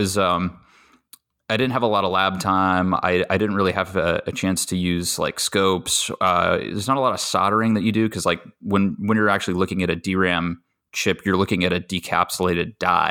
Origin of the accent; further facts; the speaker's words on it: Montana, United States; I went to school at Montana State University. Go Bobcats. I grew up in Montana.